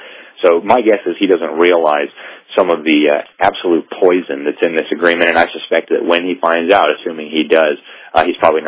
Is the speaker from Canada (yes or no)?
no; Mexico; I've lived in Mexico longer than I've lived anywhere else in the world. I grew up in Mexico, and I love the Mexican people